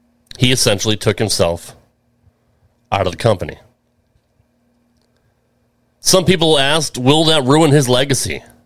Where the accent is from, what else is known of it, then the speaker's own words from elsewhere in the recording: New England, United States; the reason why I dislike AEW so much isn't because of my heritage growing up in New England, being a lifelong WWE fan.